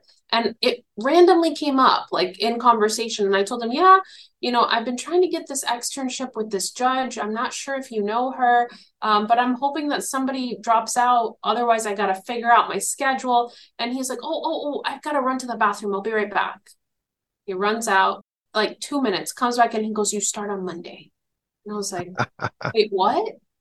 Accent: United States; So I'm Arab American, I'm Palestinian American, and I'm viewed as different.

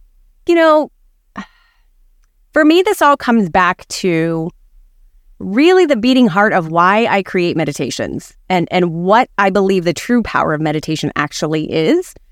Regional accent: Arizona, United States; I grew up in Arizona.

